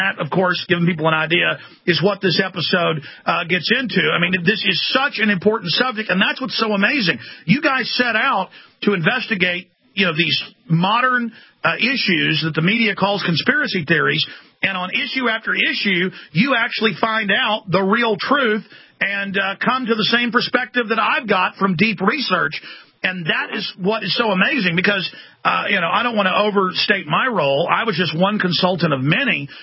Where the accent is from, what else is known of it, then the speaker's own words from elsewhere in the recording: Dallas, Texas, United States; growing up in Dallas, they designate the underground car garages as nuclear fallout shelters.